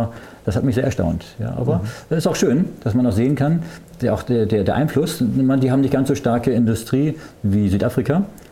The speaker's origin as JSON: {"language": "German", "town": "Hanover", "region": "Lower Saxony", "country": "Germany", "said": "Aber die sprechen wie bei uns in Hannover, ja, in Niedersachsen, so ein reines Hochdeutsch sprechen."}